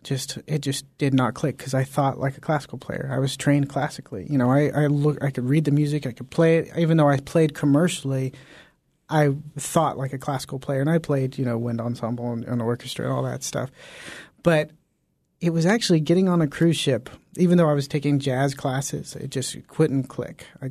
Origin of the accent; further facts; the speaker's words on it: Fresno, California, United States; I grew up in Fresno, California, actually.